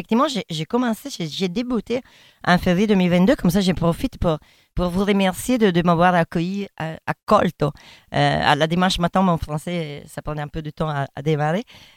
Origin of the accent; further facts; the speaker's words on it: Castelluccio, Lombardy, Italy; born there; also born or lived in Parma, Italy; Alors, moi, je suis née à Mantova. Précisément à Castelluccio, c'est un petit village de 3000 personnes à côté de Mantoue. Mais la mamma est de Parme